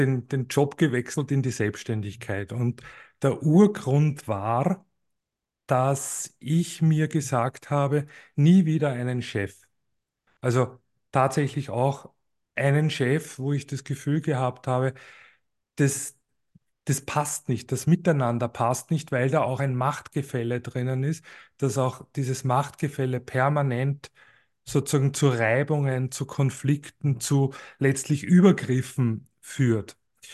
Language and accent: German; Lower Austria, Austria; wo liegen meine Wurzeln? Die liegen im Waldviertel. Das ist eine Region in Österreich, so ziemlich genau in der Mitte zwischen Wien und Prag.